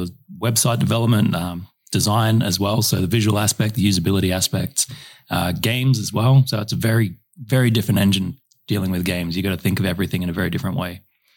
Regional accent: Perth, Western Australia, Australia; also born or lived in Werribee / Darwin; now in Ballarat, Australia; Where I grew up, well, I started in Darwin, and then I moved to Werribee, and then we went back to Darwin, and now I'm in Ballarat. But before all that, I came from Perth.

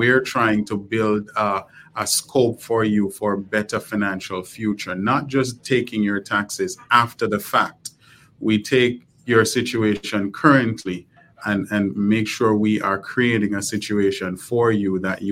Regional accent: Jamaica; obviously I'm from Jamaica, so we've been back to Jamaica several times.

